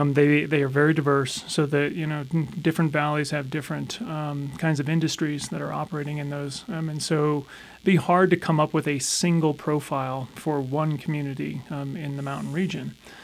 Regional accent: Denver, Colorado, United States; For me as a kid growing up in Denver, the world ended in Aurora, and then I didn't even know that there was a place called Parker, Colorado

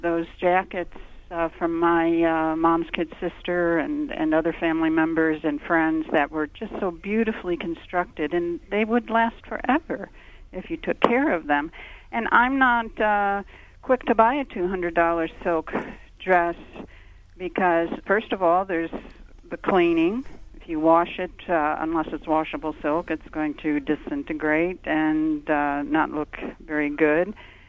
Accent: Chicago, Illinois, United States; Growing up in Chicago, I loved Marshall Fields, and you'd have lunch.

